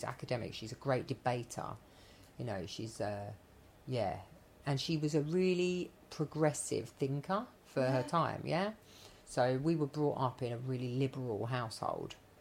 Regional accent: Dagenham, London, United Kingdom; So I grew up in Dagenham.

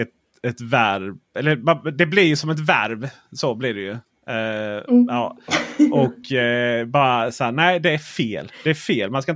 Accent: Blekinge, Sweden; Men fan, jag är från Blekinge.

